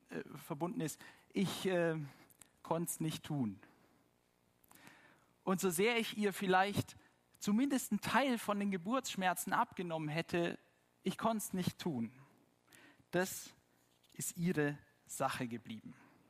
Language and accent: German; Germany; Und wir als Deutsche, geprägt von der lateinischen Sprache